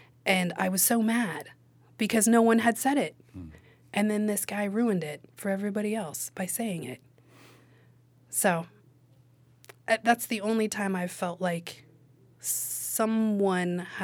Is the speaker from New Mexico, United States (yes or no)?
yes; Los Alamos, New Mexico, United States; growing up in Los Alamos, small town, northern New Mexico